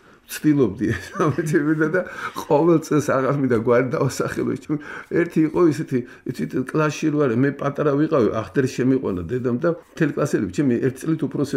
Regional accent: Tbilisi, Georgia; ეს ჩვენი ესეთი უბანი იყო იქ დავიბადეთ იქ გავიზარდეთ

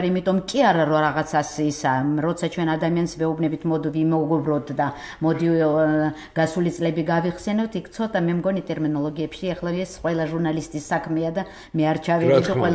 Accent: Abkhazia, Georgia; Georgian is a second language; იმიტომ კი არა რომ მე აფხაზი ვარ

